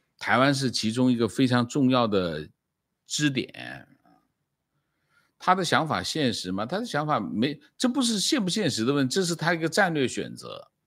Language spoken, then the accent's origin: Chinese; China; 这是我们中国人的资源，中国人的性资源怎么能被老外用了呢？